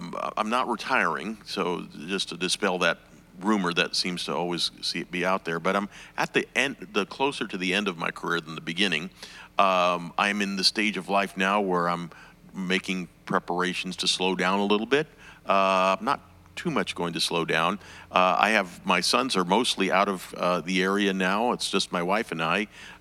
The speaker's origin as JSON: {"language": "English", "town": "Los Angeles", "region": "California", "country": "United States", "tie": "born or raised there", "also_born_or_lived": "Miami", "said": "I grew up in Los Angeles. I was born in Florida, in Miami"}